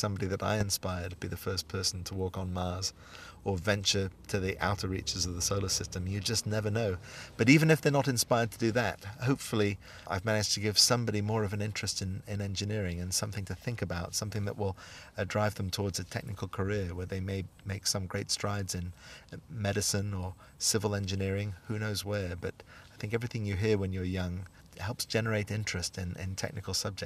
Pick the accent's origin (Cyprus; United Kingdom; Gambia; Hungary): United Kingdom; born there; They awarded me a pin for being a British-born astronaut.